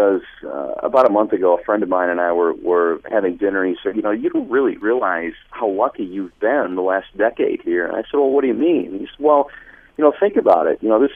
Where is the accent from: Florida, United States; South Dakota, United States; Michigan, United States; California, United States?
Michigan, United States; Detroit; it's a dream come true for me as a native Detroiter to be able to do games for my hometown team.